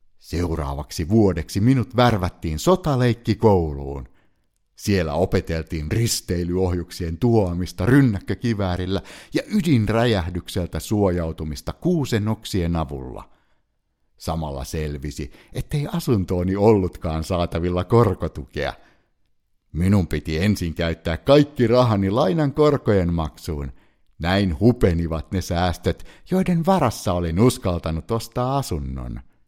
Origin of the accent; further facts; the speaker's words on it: Kauniainen, Uusimaa, Finland; moved away as an adult; Muutin pois kotoa Kauniaisista ja lähdin opiskelemaan Tampereelle teknilliseen korkeakouluun vuonna 1989.